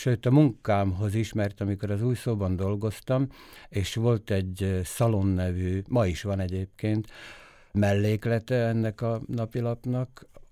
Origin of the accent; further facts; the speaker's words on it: Kisújfalu, Nitra Region, Slovakia; also born or lived in Bratislava; Kisújfalu a gyerekkorom, hát ott indult minden. Én ugye Pozsonyban születtem, de apám kisújfalusi, anyukám pedig Köbölkúti, ez két egymás mellett lévő falu, a Párkányi járásban, ma már Újvári járás. Ott töltöttem a gyerekkoromat